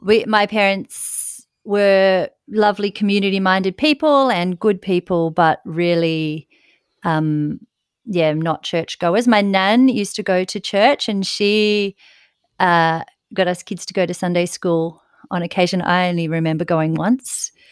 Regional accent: Ulladulla, New South Wales, Australia; I grew up in Ulladulla, which is a lovely seaside town down on the south coast.

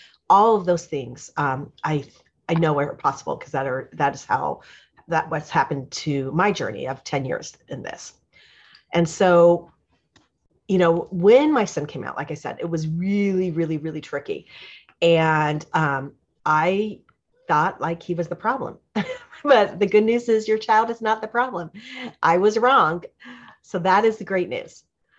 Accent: Atlanta, Georgia, United States; now in Tampa, United States; And he grew up in DC. I grew up in Atlanta. And we actually now live in Tampa, and we've been here 18 years.

